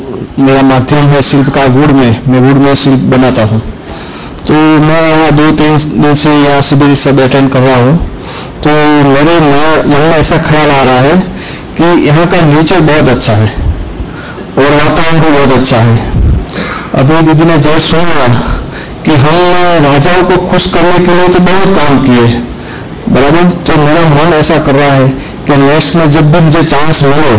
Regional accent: Ahmedabad, Gujarat, India; मैं अहमदाबाद से हूं

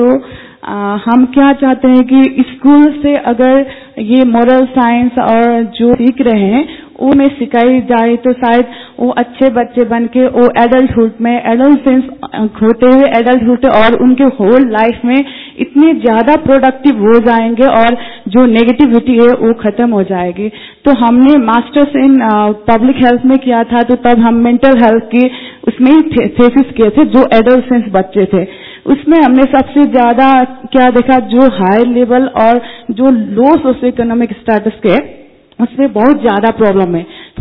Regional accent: Nepal; हम नेपाल से आए हैं.

